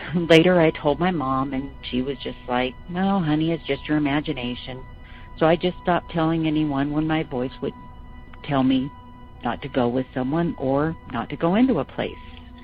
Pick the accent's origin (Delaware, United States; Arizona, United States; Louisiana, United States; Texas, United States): Arizona, United States; Prescott; I'm from Prescott, Arizona.